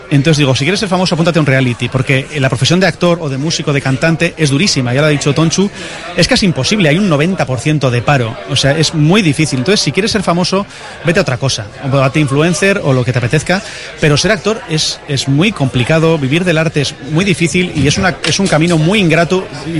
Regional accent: Barakaldo, Basque Country, Spain; born there; Bueno, es cierto que nací en Cruces, pero claro, los 80 nacíamos todos en Cruces.

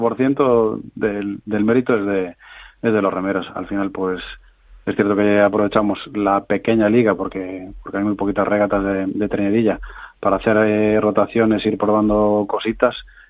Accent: Galicia, Spain; En mi tierra la gran diferencia que hay es que sales a competir

